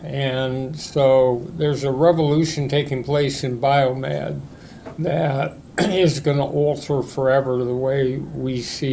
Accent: Los Angeles, California, United States; So I grew up in Los Angeles.

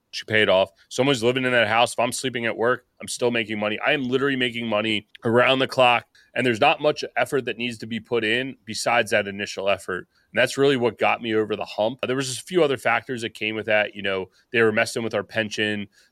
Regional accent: Pennsylvania, United States; We grew up outside of Philadelphia.

